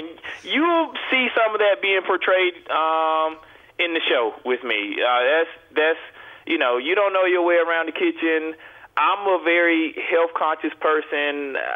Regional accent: Mobile, Alabama, United States; With me, you know, I'm country guy. I'm from Mobile, Alabama.

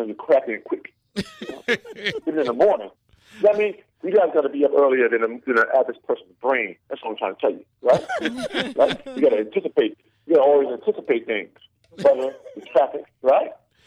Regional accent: Mount Vernon, New York, United States; First of all, you can't even ask me Harlem or Brooklyn because I'm from Money Earning Mount Vernon, baby.

